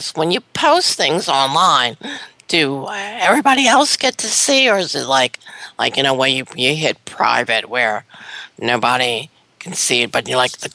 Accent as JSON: {"language": "English", "region": "the South", "country": "United States", "said": "Boy, I'm from the South. I bombard all the names with French accents."}